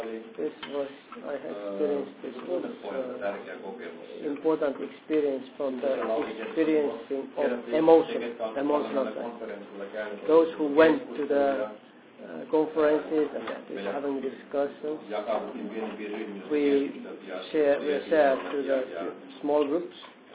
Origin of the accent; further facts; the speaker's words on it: Finland; Then even I came from Finland and I have blue eyes and white hair